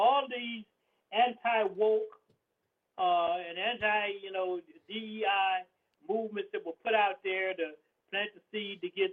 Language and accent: English; the South, United States; I mean, I'm a Southerner too